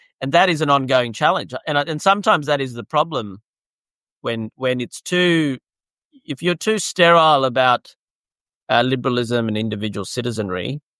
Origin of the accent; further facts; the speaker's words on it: Australia; I have a reasonable mix of being outwardly Australian, identifying as Australian, being proud of it